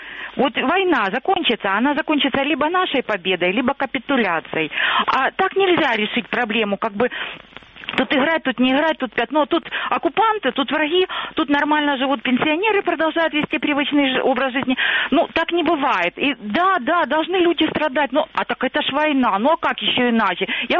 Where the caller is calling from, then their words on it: Luhansk Oblast, Ukraine; Луганщина.